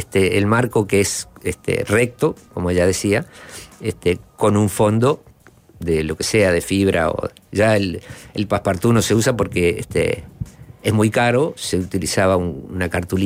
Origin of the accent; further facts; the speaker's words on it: Pando, Canelones, Uruguay; En Pando somos los canarios, somos pocos